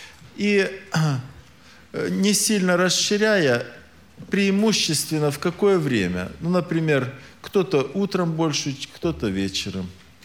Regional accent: Timashevsk, Krasnodar Krai, Russia; из Тимошевска.

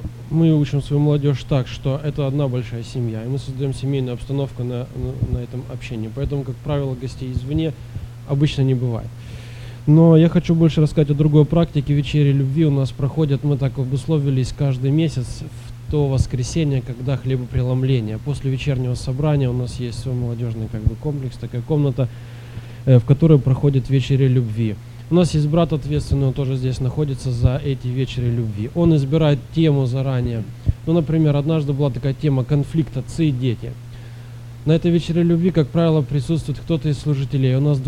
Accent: Sacramento, California, United States; я из Сакраменто, с церкви Михаила Филипповича Теслюка.

